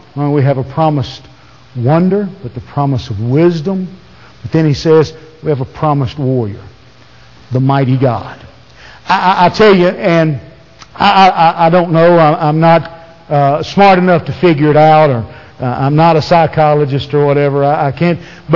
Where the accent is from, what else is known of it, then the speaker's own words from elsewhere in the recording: Scotland, United Kingdom; it's not because I'm a redhead, or it's not because I'm Scottish or anything else.